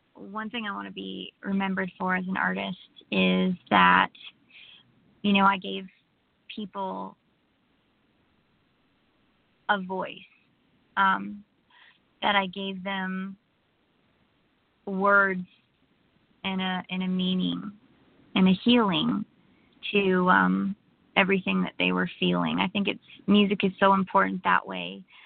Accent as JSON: {"language": "English", "country": "Canada", "lives_now": "United States", "said": "I'm from Canada where it's cold about 8 months out of the year."}